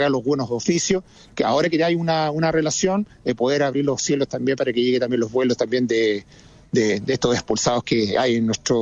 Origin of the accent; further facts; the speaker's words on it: Iquique, Tarapacá, Chile; y yo soy iquiqueño, nacido y criado